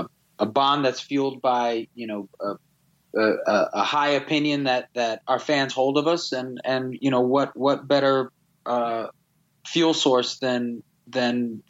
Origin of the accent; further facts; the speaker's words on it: Florida, United States; I'm from South Florida